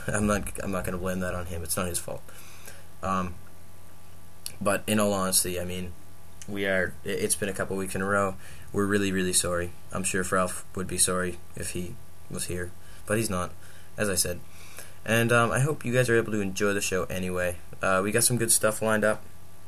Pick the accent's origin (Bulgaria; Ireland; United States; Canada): Canada; accent: Canadian; you'll get to hear my lovely voice again, with my Canadian accent